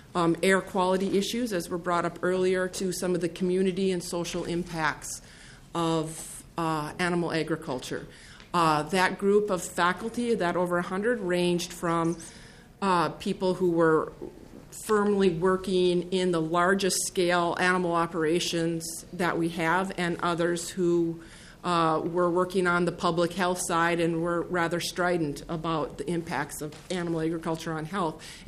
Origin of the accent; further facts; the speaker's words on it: Minnesota, United States; I was born and raised in Minnesota. I've graduated from the University of Minnesota.